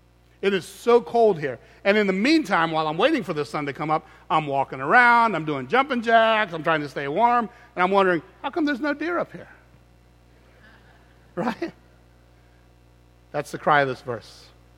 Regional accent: Clearwater, Florida, United States; I mean, I'm a kid from Clearwater, Florida, right? Spent most of my summers and winters on the beach.

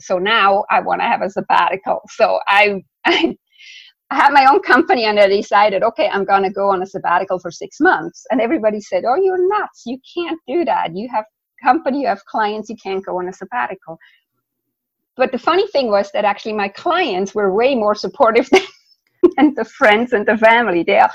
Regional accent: Switzerland; English is a second language; So I'm originally from Switzerland. You may hear that with a little bit of an accent.

